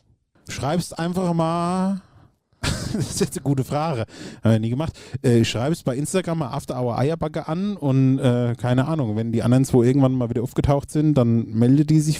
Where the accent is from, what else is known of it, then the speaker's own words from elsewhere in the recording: Hesse, Germany; ich komme aus dem Ostkreis, in Beuringe.